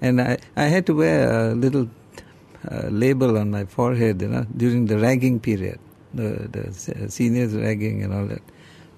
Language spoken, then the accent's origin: English; Singapore; my parents had come from Ceylon in the early 30s, actually. And I was born in Singapore on the in 1934. You know, and then of course, school, did everything in Singapore. Even was in Singapore during the Japanese occupation